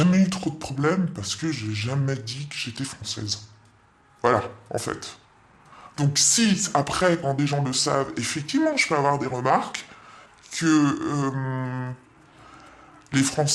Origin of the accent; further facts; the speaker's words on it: France; now in Switzerland; je l'entends même si je dis pas que je suis française